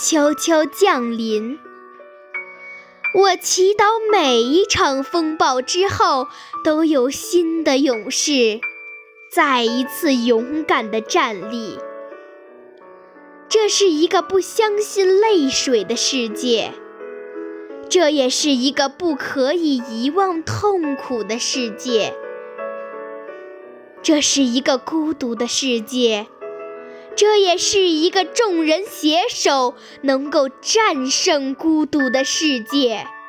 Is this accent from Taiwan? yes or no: no; Baotou, Inner Mongolia, China; 我来自内蒙古自治区包头市包岗实验一小